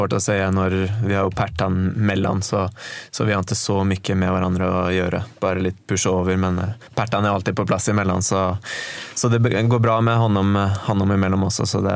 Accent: Sarpsborg, Østfold, Norway; now in Sweden; jag är från Sarpsborg och han är från Fredrikstad

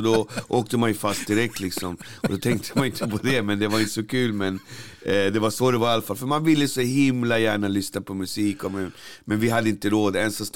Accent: Albyberget, Stockholm County, Sweden; born or raised there

